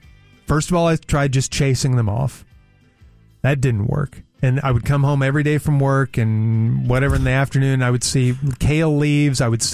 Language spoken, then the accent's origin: English; United States; So then I decided I am going, why should I, as an American, sit here and let them destroy my property?